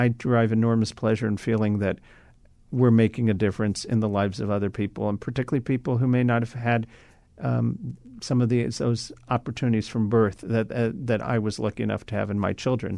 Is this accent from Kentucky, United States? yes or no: yes; Kentucky, United States; And so growing up in Kentucky, I was very aware of the great gift that I had in having parents who supported me